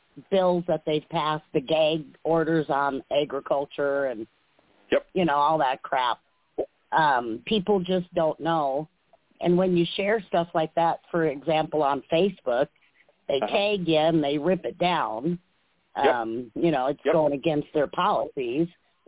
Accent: Wisconsin, United States; now in Colorado, United States; Now, I was raised in Wisconsin, and I live in Colorado now, so there's a big difference there.

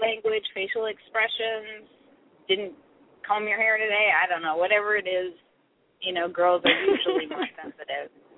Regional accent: West Coast, United States; And I'm from the West Coast, so what do?

